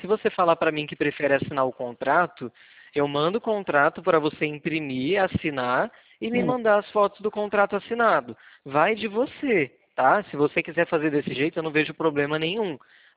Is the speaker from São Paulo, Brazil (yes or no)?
yes; Araçatuba, São Paulo, Brazil; Eu sou daqui de Araçatuba, tá?